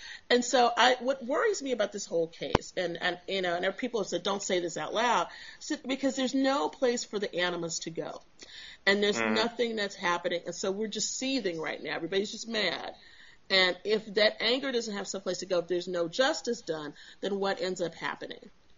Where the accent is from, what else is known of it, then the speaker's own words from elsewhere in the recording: Texas, United States; I'm from Texas. I know this, okay?